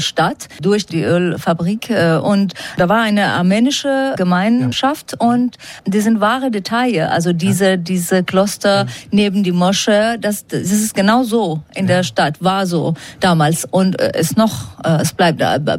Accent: Tehran, Tehran Province, Iran; German is a second language; moved away as an adult; now in Paris, France; Ich bin im Iran aufgewachsen und dann bin ich nach Paris gewandelt, weil ich konnte im Iran nicht studieren, weil ich war eine Aktivistin

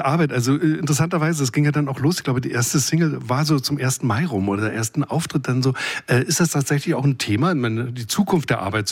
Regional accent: Berlin, Germany; also born or lived in Leipzig; Wir haben gerade schon ein bisschen gesprochen über Leipzig, wo ich lange gelebt habe. Und ich sage Ihnen so, in den 80ern als Berliner in Leipzig war nicht so einfach.

